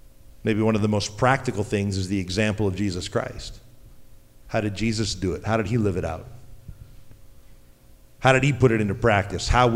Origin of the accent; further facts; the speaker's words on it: Canada; and notice I'm from Canada.